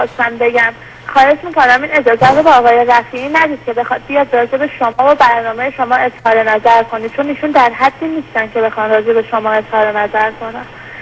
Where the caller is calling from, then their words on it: Karaj, Alborz, Iran; از کرجم زنگ.